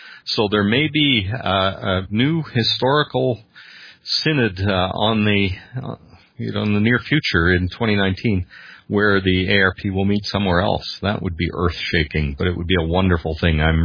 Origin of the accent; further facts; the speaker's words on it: Canada; Being a Canadian